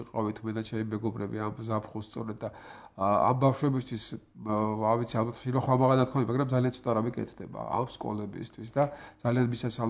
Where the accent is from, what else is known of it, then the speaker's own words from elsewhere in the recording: Gori, Shida Kartli, Georgia; მე თქვა შიდა ქართლიდან გორიდან ვარ და მიხდებოდა ხოლმე ადრე უფრო ხშირად ამ სოფლებში